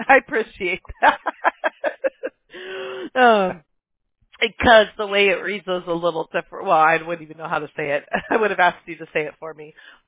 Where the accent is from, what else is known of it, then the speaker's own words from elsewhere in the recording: Mobile, Alabama, United States; born there; now in California, United States; I was born in Mobile, Alabama. I just went back there in March to visit my family.